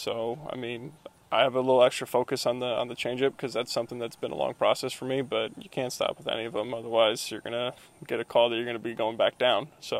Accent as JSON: {"language": "English", "region": "Minnesota", "country": "United States", "tie": "born or raised there", "said": "I grew up in Minnesota"}